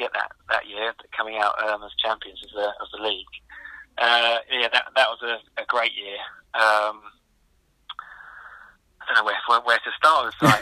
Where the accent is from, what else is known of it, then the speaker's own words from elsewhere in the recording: East of England, United Kingdom; I'm from Essex.